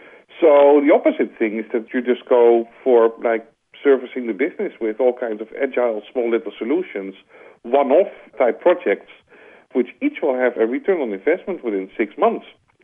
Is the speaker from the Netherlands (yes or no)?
yes; Netherlands; And as you hear from my accent, perhaps I'm a Dutchman, ice skating is a really important sport in my country.